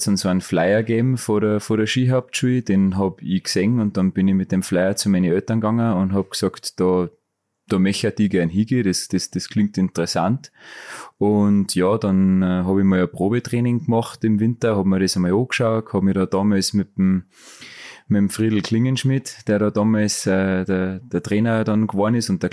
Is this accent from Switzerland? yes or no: no; Germany; in Neustift dagegen, da war es nicht leicht für mich als Deutscher.